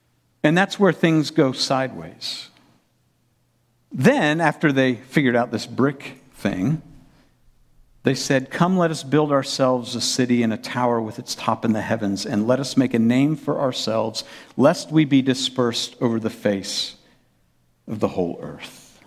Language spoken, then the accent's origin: English; Carlisle, Pennsylvania, United States; I grew up in Carlisle, Pennsylvania, South Central Pennsylvania, home of Dickinson College.